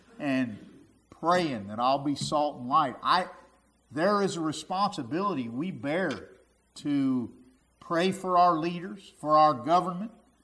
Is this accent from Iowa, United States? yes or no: no; Cincinnati, Ohio, United States; I grew up in Cincinnati. They never canceled school hardly for anything.